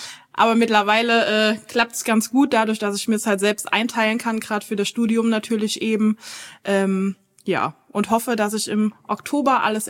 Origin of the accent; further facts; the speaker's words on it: Rhineland-Palatinate, Germany; now in Neuwied, Germany; ich bin keine Neuwiederin. Ich komme aus dem Westerwald, aus der Nähe von Hachenburg. Und bin dann vor 6 Jahren hier hingezogen